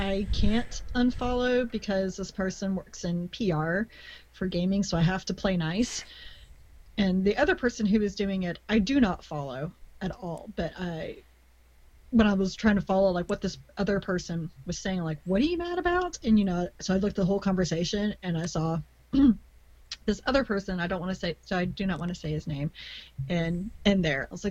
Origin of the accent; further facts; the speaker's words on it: Texas, United States; Please, I'm from Texas.